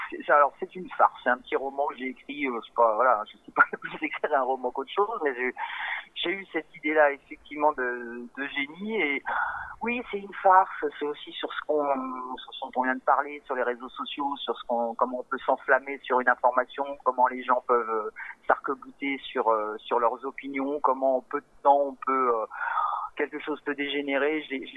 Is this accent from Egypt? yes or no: no; Nevers, Bourgogne-Franche-Comté, France; c'est parti de Nevers parce que je suis de Nevers et que je connais un peu la ville